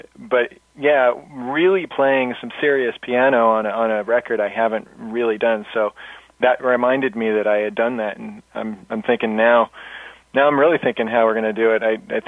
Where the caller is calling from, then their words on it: San Luis Obispo, California, United States; I'm calling from San Luis Obispo, California, which is about halfway between LA and San Francisco.